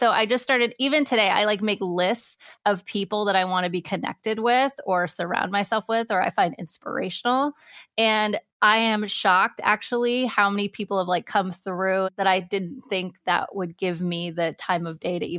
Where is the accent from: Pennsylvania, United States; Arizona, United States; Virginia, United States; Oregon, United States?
Oregon, United States; Portland; And I'm from Portland, Oregon. I grew up in the burbs.